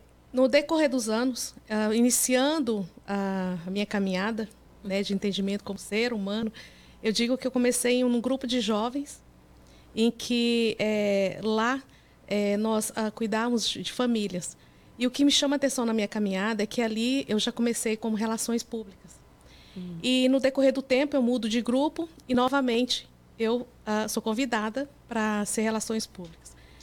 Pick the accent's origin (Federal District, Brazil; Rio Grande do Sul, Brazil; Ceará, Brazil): Federal District, Brazil; Brasília; Eu sou de Brasília.